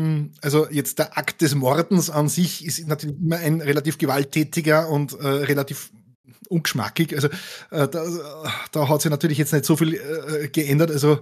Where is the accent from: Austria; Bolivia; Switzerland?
Austria; den gibt es so in der Form bei uns in Österreich nur mehr sehr, sehr selten